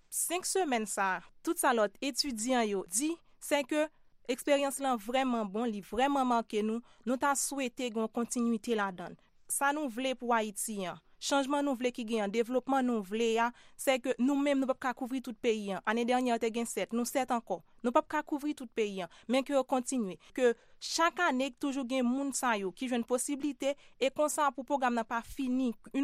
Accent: Haiti; l'image que nous reflétons en tant que Haïtien

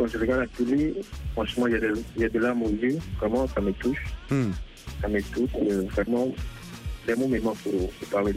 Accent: Central African Republic; now in Côte d'Ivoire; je suis un artiste centrafricain.

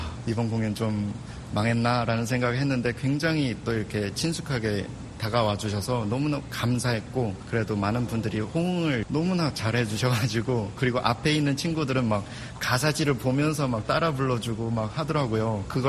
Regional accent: North Korea; now in South Korea; 지금 현재 대한민국 땅에서 탈북민으로서

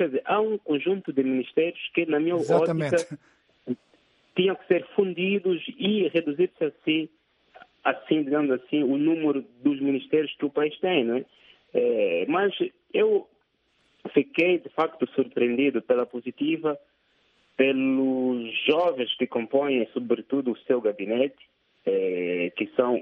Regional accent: Angola; Eu gosto de me identificar como angolano, sabe?

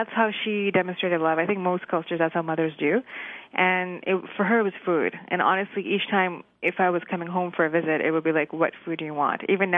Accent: Canada; first language Urdu; I was raised in Urdu, and then it changed over slowly.

